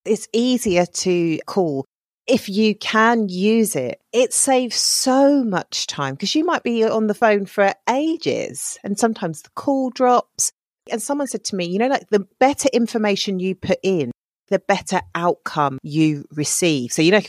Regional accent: Camberwell, London, United Kingdom; born there; I was born in Camberwell. So also like my stomping ground, I was there the other day.

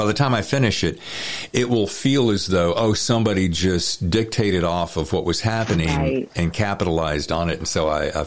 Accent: the South, United States; I'm from the South, so whenever I hear Georgia, I always have to say it

